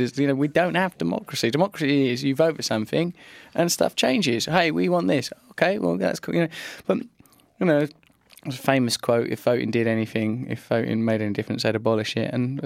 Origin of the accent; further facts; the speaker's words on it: England, United Kingdom; born there; I am English. I am born in England.